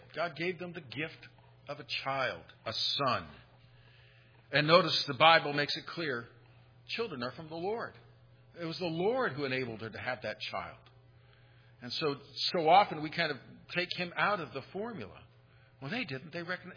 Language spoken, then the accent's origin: English; Terrell, Texas, United States; I was in Dallas this week and talking to someone and saying I was from Terrell.